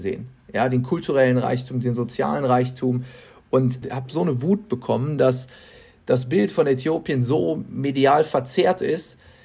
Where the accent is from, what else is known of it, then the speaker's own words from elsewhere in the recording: Krefeld, North Rhine-Westphalia, Germany; moved away as an adult; now in Munich, Germany; Ich bin ja auch aus meiner Heimatstadt Krefeld nach dem Abitur nach München, um hier zu studieren und Filmemacher zu werden.